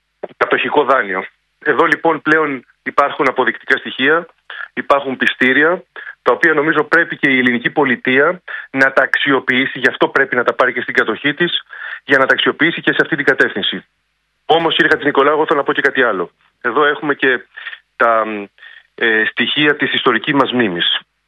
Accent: Kalamata, Peloponnese, Greece; στην ιδιαίτερη πατρίδα μου, στην Καλαμάτα

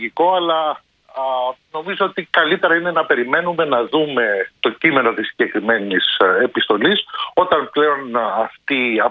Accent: Greece; είναι τραγικό να αποδομούμε ως Έλληνες την εθνική μας ταυτότητα και τα στοιχεία που την απαρτίζουν.

